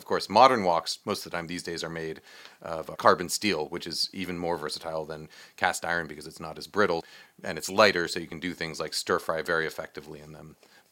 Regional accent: New York, United States; I grew up in New York, and we grew up eating Cantonese and Hong Kong-inspired Chinese-American food in Chinatown, right?

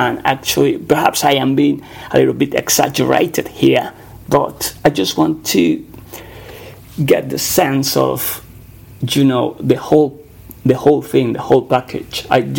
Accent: Spain; accent: Spanish; English is a second language; The way I am speaking now is with my Spanish accent, sort of. And I'm just, you know, trying to be compliant with the English rules and the English vocabulary and everything.

